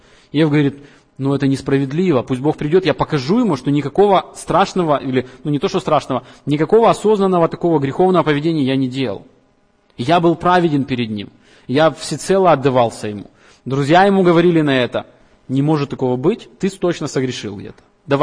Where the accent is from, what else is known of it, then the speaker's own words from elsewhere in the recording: Ukraine; born there; Мы не случайно родились в Украине, а не в Китае, Америке, Австралии.